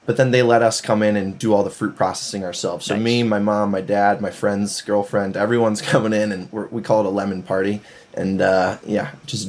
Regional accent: Glenview, Illinois, United States; I'm from Glenview, Illinois, which is just outside of Chicago.

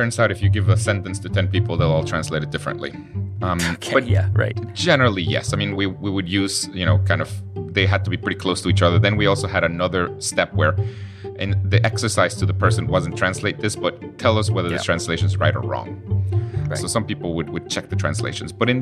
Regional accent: Guatemala; there's all these people that I grew up with in Guatemala, very poor.

